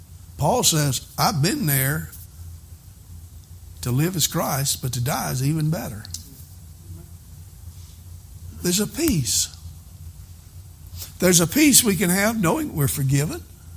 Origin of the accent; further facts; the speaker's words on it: Albemarle, North Carolina, United States; born there; thank you, Lord, I was born in America. Thank you, Lord, I was born in Albemarle.